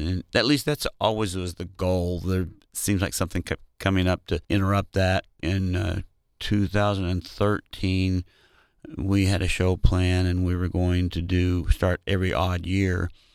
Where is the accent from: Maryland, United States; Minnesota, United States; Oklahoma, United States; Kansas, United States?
Kansas, United States; Pittsburg; I grew up in Pittsburgh, Kansas, and actually it's kind of interesting.